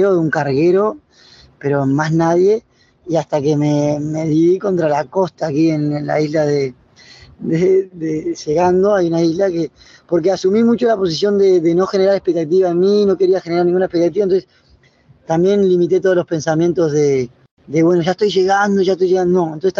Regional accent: Spain; Encaminar un proyecto de esta envergadura siendo español es difícil

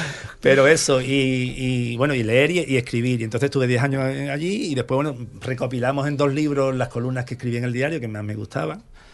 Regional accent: El Puerto de Santa María, Andalusia, Spain; soy padre de familia, tengo 3 hijos y soy un portuense del Barrio Alto, como os he dicho antes.

